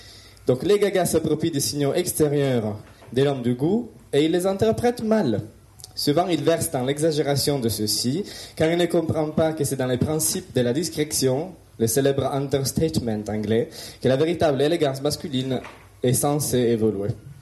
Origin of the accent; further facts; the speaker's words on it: Italy; French is a second language; je suis italien. Donc j'ai un accent, en plus j'ai un microphone, donc bonne chance.